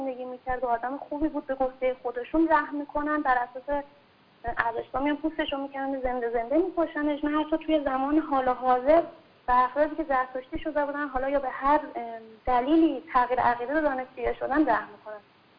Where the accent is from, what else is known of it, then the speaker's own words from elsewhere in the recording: Iran; به عنوان یه ایرانی ما ازشون سوال داریم